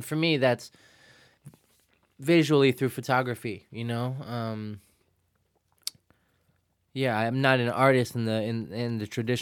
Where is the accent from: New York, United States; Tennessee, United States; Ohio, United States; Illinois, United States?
New York, United States; Williamsburg; But I mean, growing up for me, man, I grew up in Williamsburg.